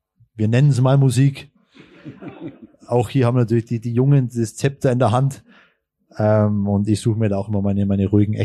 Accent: Augsburg, Bavaria, Germany; als Augsburger

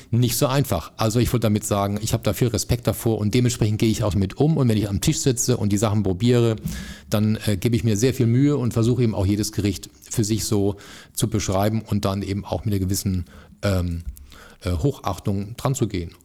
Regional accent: Electoral Palatinate (Kurpfalz), Germany; now in Hamburg, Germany; Also ich bin im Herzen bin ich zwar Kurpfälzer und wenn jetzt hier einer am Tisch sitzen würde, der Dialekt spricht, ich würde sofort in meinen Dialekt zurückfallen. Also im Herzen bin ich Kurpfälzer, aber ich liebe Hamburg, ich bin in Hamburg zu Hause

